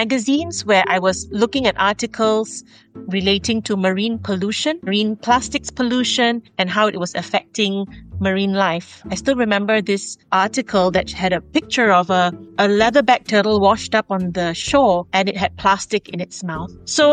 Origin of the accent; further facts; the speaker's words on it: Malaysia; I am from Malaysia. I'm currently based in Malaysia